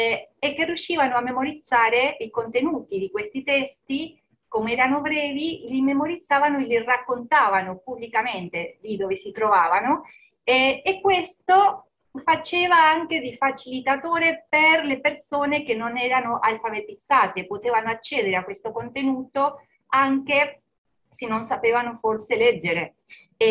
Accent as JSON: {"language": "Italian", "country": "Argentina", "second_language": "Italian", "moved": "yes", "lives_now": "Pesaro, Italy", "said": "sono argentina, vivo in Italia da 5 anni e sono nella zona di Pesaro, nelle Marche."}